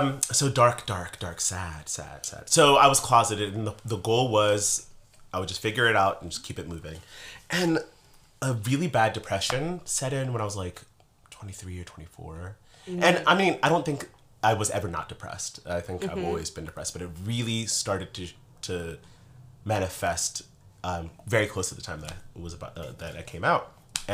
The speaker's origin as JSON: {"language": "English", "country": "United States", "tie": "born there", "said": "I was born in the States, because there just would have been no opportunity for me to thrive the way that I get to here."}